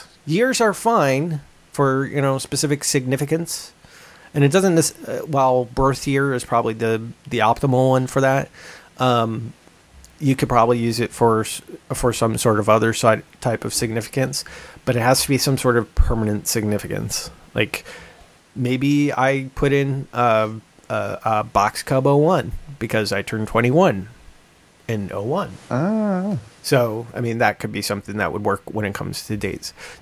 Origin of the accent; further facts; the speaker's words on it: Kingston, New York, United States; born there; I was born in Kingston, New York.